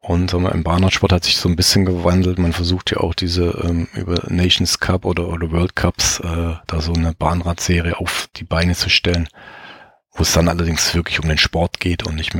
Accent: Baden-Württemberg, Germany; ich komme ursprünglich aus Baden-Württemberg

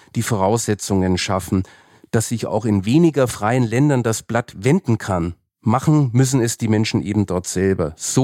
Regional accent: Bavaria, Germany; ich bin ja Franke und da weiß man, was zum Beispiel ein guter Weißwein ist.

